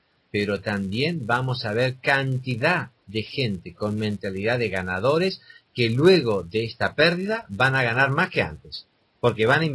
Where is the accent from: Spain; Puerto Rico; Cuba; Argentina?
Argentina; Hay gente que yo veo en mi país, ¿no es cierto?, en la Argentina, que están preocupados por el cambio, por la crisis internacional.